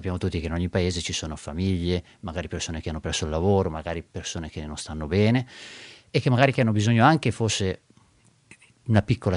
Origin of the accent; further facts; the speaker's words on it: Castano Primo, Lombardy, Italy; perché io sono di Castano e sto parlando di un'associazione di Biella.